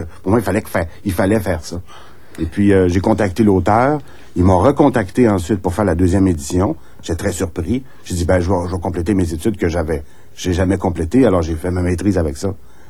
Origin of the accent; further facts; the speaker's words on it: Saint-Jovite, Quebec, Canada; born there; Oui, non, je suis né à Saint-Jovite.